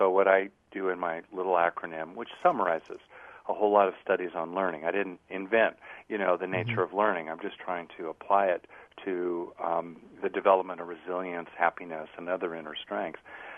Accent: California, United States; You know, I'm from California, basically, mo better.

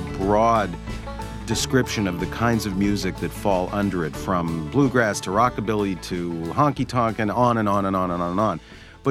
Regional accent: Canada; Growing up in Canada

